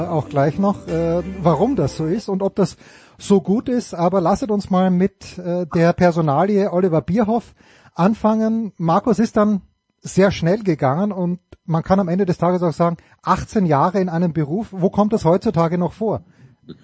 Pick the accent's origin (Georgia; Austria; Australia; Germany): Austria; ich bin Österreicher